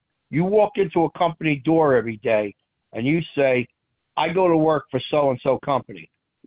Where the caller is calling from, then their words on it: Pennsylvania, United States; I'm from Pennsylvania.